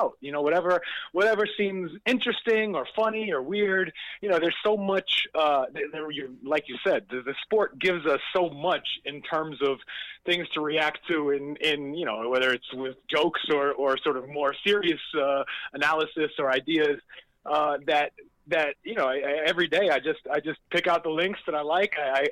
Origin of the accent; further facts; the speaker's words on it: New York, United States; I was back home. I'm from New York. I was living in the city back when he fought his first HBO fight in 2012